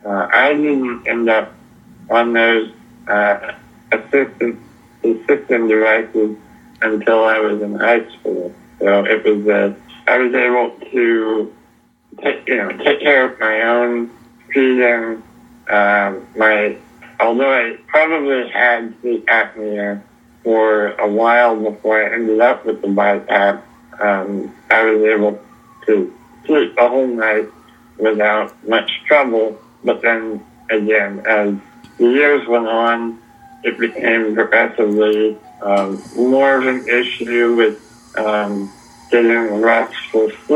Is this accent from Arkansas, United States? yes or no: no; Raleigh, North Carolina, United States; We grew up in Raleigh, North Carolina.